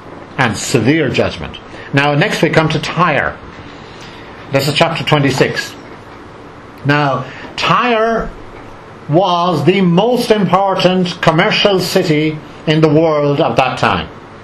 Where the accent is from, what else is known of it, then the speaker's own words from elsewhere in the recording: Ireland; I come from Ireland, as you know, contrary to my accent and everything else.